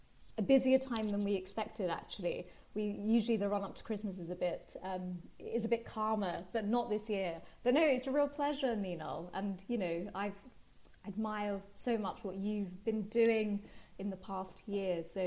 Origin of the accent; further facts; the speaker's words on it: United Kingdom; born and bred in Britain, very kind of proud to be British, very proud to be Indian.